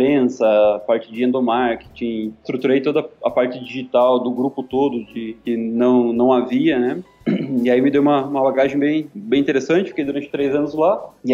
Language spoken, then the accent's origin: Portuguese; Guarapuava, Paraná, Brazil; Eu sou de Guarapova, que é uma cidade aqui do interior.